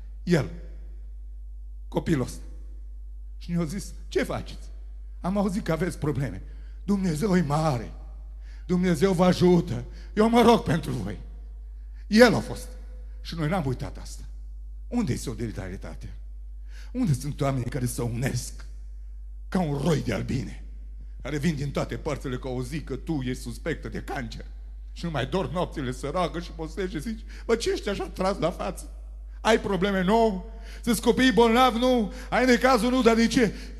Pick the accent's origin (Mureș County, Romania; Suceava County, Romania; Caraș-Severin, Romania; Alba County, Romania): Mureș County, Romania; Sovata; Eu vin din Sovata.